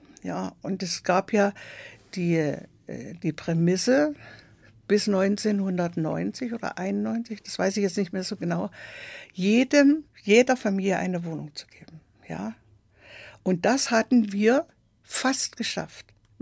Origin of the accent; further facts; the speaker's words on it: Germany; Und das war ja ein großes Handicap bei uns in der DDR, dass wir seit der 5. Klasse Russisch hatten und im Grunde genommen keiner sprechen konnte